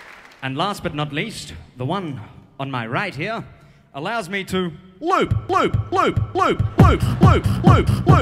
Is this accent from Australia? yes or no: yes; Brisbane, Queensland, Australia; You know, I'm from Brisbane, which is a great city to live in.